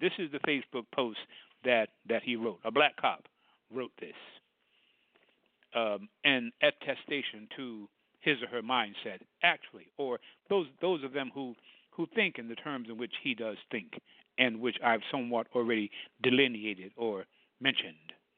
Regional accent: Brooklyn, New York, United States; Here I am, a young African American born and raised in Brooklyn, New York, wanting to be a cop. I watched and lived through the crime that took place in the hood.

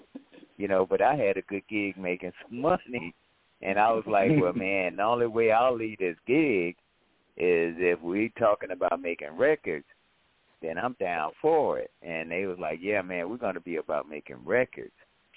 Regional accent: Texas, United States; I'm from Texas originally.

